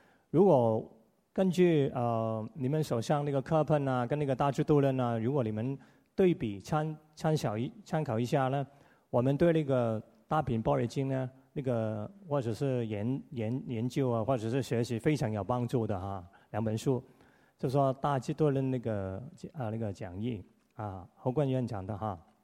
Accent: Hong Kong; accent: Hong Kong; Chinese is a second language; 你看我讲的国语哈，普通话，你就一定知道我是从香港来的，对不对？是标准的香港的国语啊

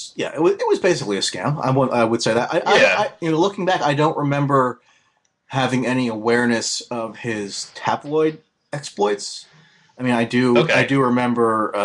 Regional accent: West Caldwell, New Jersey, United States; I also grew up in Essex County.

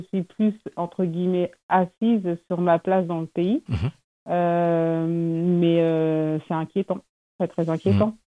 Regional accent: Normandy, France; moi, je viens de Normandie, j'ai grandi en Normandie. Donc, j'explique que je suis très fière de mes origines sénégalaises, je vais tout le temps au Sénégal.

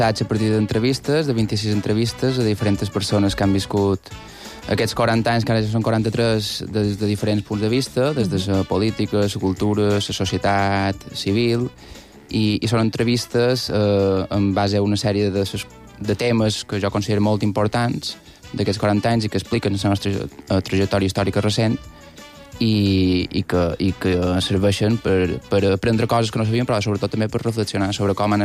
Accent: Palma, Balearic Islands, Spain; Diré que són de Palma.

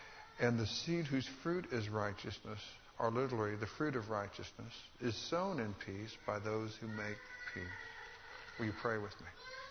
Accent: Texas, United States; Maybe it's because I was raised in Texas and we didn't see it very much.

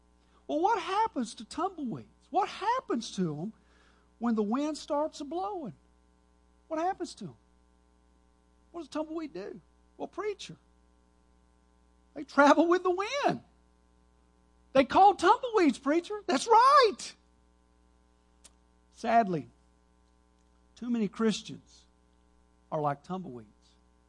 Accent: Dallas, Texas, United States; But growing up in Dallas, you know what we don't have in Dallas?

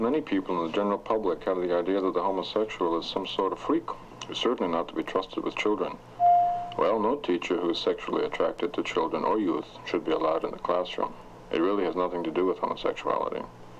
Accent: Midwest, United States; I'm 32. I'm a teacher from the Midwest.

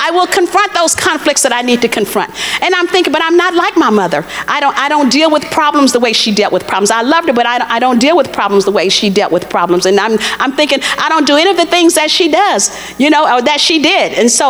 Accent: Texas, United States; For instance, when I was growing up in Texas, it was not dark-skinned girls didn't get any advantages.

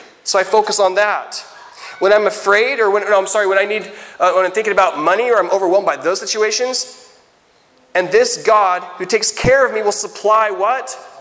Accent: Washington, United States; from Nasal, Washington. Nobody knows who I am.

